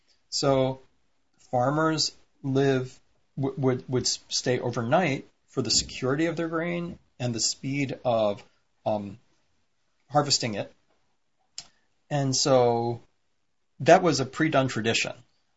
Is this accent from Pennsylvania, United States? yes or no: yes; Pennsylvania, United States; But even today in Pennsylvania, where I grew up, and even when I grew up, I remember that there was a farmer we knew.